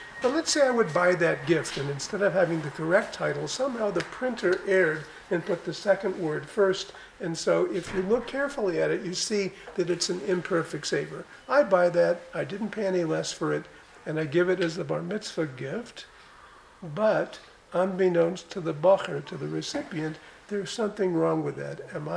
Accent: California, United States; I'll use American money because I'm from California, it's worth $100

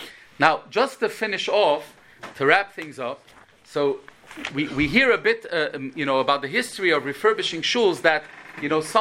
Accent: Montreal, Quebec, Canada; I remember growing up in Montreal, so you had beautiful buildings.

